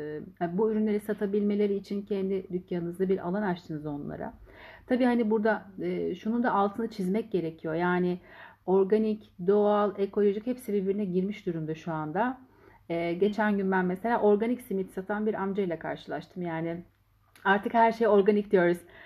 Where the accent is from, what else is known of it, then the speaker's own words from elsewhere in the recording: Gümüşhane, Turkey; Gümüşhaneliyiz